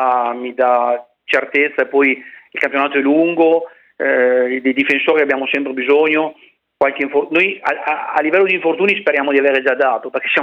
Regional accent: Ricò, Emilia-Romagna, Italy; Perché io sono di Ricò

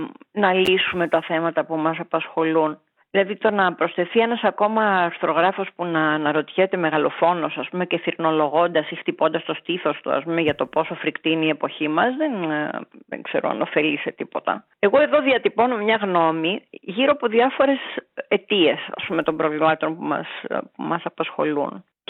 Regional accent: Greece; στην Ελλάδα ζήσαμε μια δικτατορία, δεν ήταν ευχάριστη

